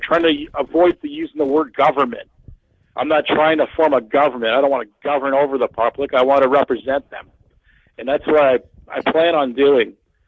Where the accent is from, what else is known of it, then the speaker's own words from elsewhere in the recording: Canada; when it comes to being Canadian